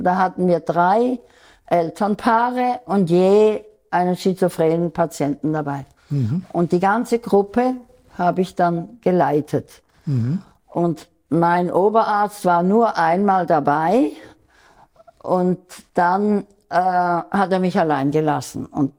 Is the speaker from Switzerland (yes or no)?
yes; Aargau, Switzerland; also born or lived in United States; Und dann kam ich zurück in die Schweiz, in den Kanton Aargau, meinen Heimatkanton.